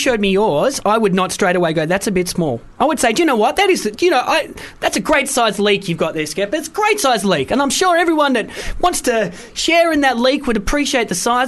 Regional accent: Australia; growing up in Australia, I was pretty far removed from all of that.

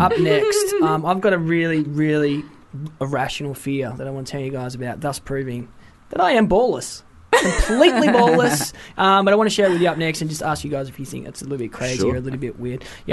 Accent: Melbourne, Victoria, Australia; also born or lived in Wales; now in London, United Kingdom; And obviously I am from Melbourne. Well, I was born in Wales, but grew up in Melbourne. Only just moved here a few months ago.

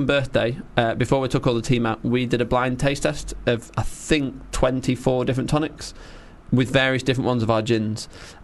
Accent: Manchester, North West England, United Kingdom; I'm from Manchester, and we've never seen a summer like it.

